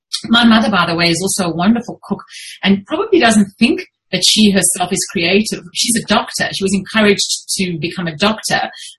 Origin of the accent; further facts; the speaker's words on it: South Africa; moved away as an adult; now in Australia; really only fell back into my writing when I immigrated from South Africa to Australia, and I didn't want to requalify and become a lawyer.